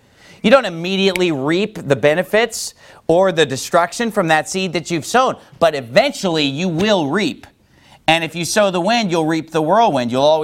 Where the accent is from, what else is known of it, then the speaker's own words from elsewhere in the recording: California, United States; I grew up in Northern California. And I grew up playing in the woods and hiking.